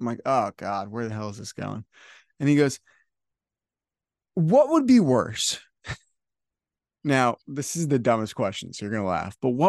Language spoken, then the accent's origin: English; New Jersey, United States; I'm from New Jersey and I go down to Wildwood, New Jersey, which is a beach that's closer to Philly.